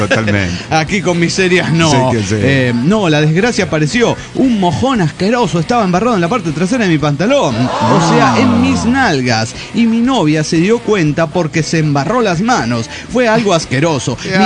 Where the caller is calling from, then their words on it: Tarija, Bolivia; 91 de Tarija, Bolivia.